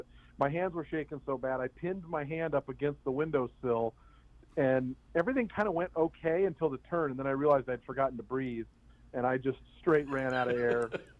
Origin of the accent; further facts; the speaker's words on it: Seattle, Washington, United States; Yeah, my dad was a horse player. I grew up in the Seattle area, so Long Acres was where I used to go as a little kid.